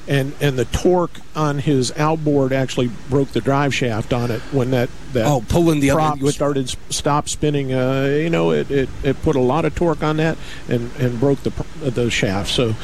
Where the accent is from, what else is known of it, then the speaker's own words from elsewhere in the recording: Florida, United States; I come from Florida. I live in Miami